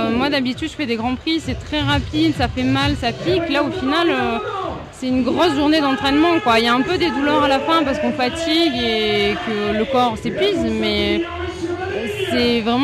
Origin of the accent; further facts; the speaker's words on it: Digne-les-Bains, Provence-Alpes-Côte d'Azur, France; born there; now in Embrun, France; je suis née à Digne-les-Bains, j'ai commencé le triathlon sous la houlette de Nicolas Lebrun et de Gérard Honorat à Digne-les-Bains. J'ai de la famille qui est à Barcelonnette aussi, et maintenant j'habite en Embrun depuis 3 ans